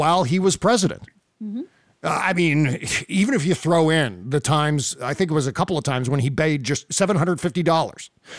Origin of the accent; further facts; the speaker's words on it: United States; I feel as though this is just my civic duty to pay my fair share as an American